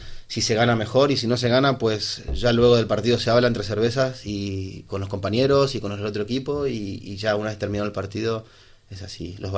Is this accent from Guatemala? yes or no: no; Argentina; cuando me mudo al pueblo donde vivía yo de pequeño en Argentina